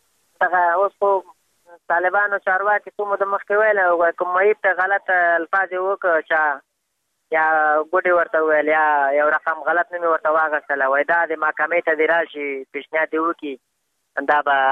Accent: Afghanistan; بس خو موږ هم د افغانستان بچیان یو، د افغانستان معلولین یو، پوهې موږ باندې افغانستان ډېر ګران دی

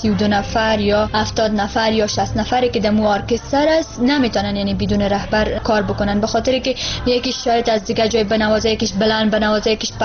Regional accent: Afghanistan; حتی باورشان نمیشد که ما از افغانستان هستیم.

